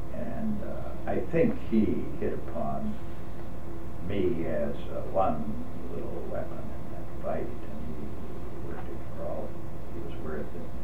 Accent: Lucknow, Uttar Pradesh, India; born there; I said, I was born in Lucknow, India.

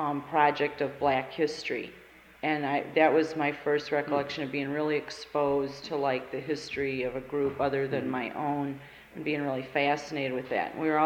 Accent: St. Louis, Missouri, United States; I grew up in St. Louis, Missouri, early 50s, 60s, and I think that our parents, my parents definitely influenced my worldview.

